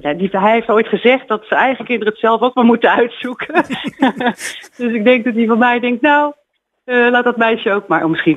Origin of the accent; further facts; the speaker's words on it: Noordwijk aan Zee, South Holland, Netherlands; now in Lochem, Netherlands; Ja, nou ja, ik ben oorspronkelijk opgegroeid in Noordwijk aan Zee en inmiddels woon ik in Lochem.